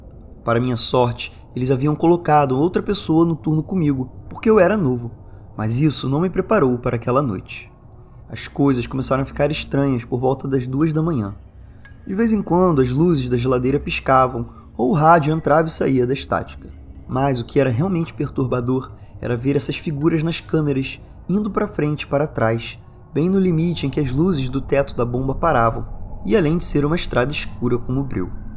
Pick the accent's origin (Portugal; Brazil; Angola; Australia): Australia; eu provavelmente tinha uns 19 anos. Sou australiano e costumava trabalhar em um posto de gasolina rural, 24 horas por dia, 7 dias por semana, em uma cidade pequena.